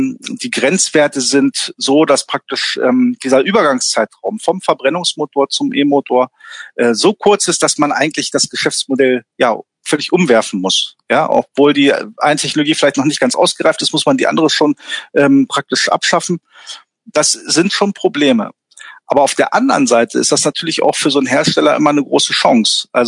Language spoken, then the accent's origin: German; Wolfsburg, Lower Saxony, Germany; Ja, also Wolfsburg ist meine Heimatstadt und natürlich möchte ich hier auch positiv wirken.